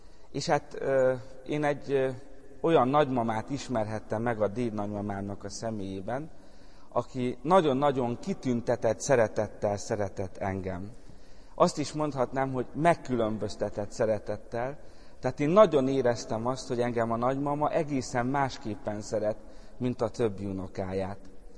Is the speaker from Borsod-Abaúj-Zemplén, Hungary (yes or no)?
yes; Alsóvadász, Borsod-Abaúj-Zemplén, Hungary; born there; kis falu, a régi Kassai Egyházmegyének a része, a Cserehátnak a csücskébe van ez a kis falu, ez az alsó vadász. Itt születtem